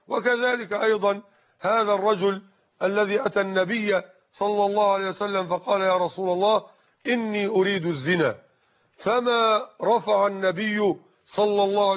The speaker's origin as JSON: {"language": "Arabic", "country": "Egypt", "said": "الوصية الواجبة عندنا في مصر"}